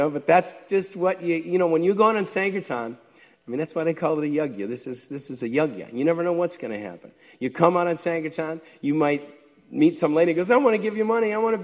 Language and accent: English; New York, United States; also born or lived in -; I'm from New York, and I'm an Irish Catholic, I'm not scared of you.